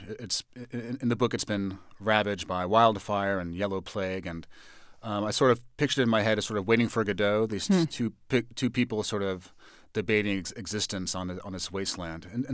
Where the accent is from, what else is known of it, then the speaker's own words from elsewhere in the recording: New York, United States; I'm from New York